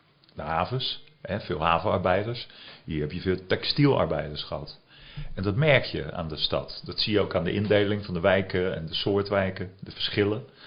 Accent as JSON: {"language": "Dutch", "town": "Rotterdam", "region": "South Holland", "country": "Netherlands", "tie": "born or raised there", "accent": "Rotterdam", "moved": "as an adult", "said": "Als ik terug verlang, dan denk ik aan mooie ervaringen uit mijn jeugd. Ik heb er maar tot mijn 26e gewoond."}